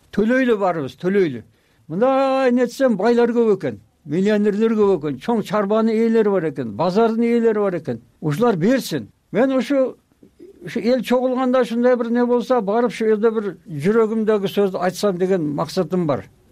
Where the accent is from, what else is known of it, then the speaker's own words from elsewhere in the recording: Ghulja, Xinjiang, China; now in Kyrgyzstan; Кытайдан келгем, 56 жылы. Бизди талкалап бүт нерсени тартып алды, анан колго алып нетебиз дегенде биз качтык буякка. Кулжа деген шаар.